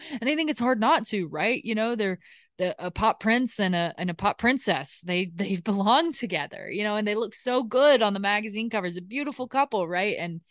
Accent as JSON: {"language": "English", "region": "Deep South", "country": "United States", "tie": "born or raised there", "said": "Christianity has had such a horrible negative impact on my life as a queer person growing up in the Deep South."}